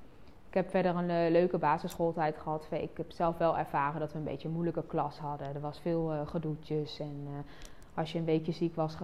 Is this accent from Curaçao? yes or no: yes; Curaçao; born there; Ik ben geboren op Curaçao. Mijn ouders zijn allebei van Nederlandse nationaliteit.